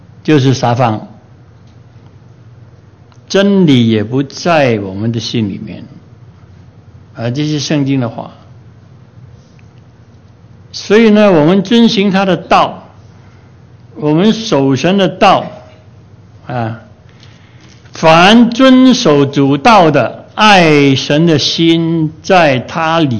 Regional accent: China; 我们中国人的爱字是非常非常有意义的

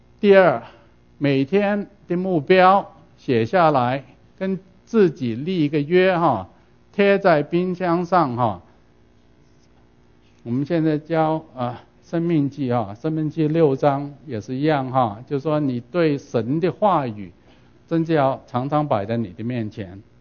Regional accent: Guangdong, China; 中国人很尤其是我们广东人哈很喜欢吃咸的东西

